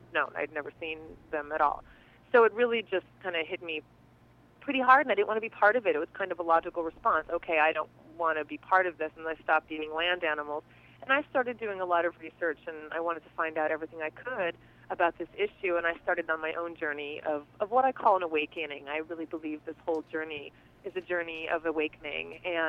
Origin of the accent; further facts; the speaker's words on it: East Coast, United States; I grew up on the East Coast and ate everything that was put in my mouth.